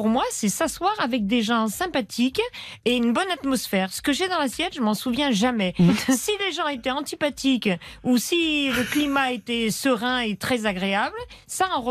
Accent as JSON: {"language": "French", "town": "Grenoble", "region": "Auvergne-Rhône-Alpes", "country": "France", "tie": "born or raised there", "also_born_or_lived": "Paris", "said": "moi j'ai vécu à Grenoble, mais je suis née à Paris"}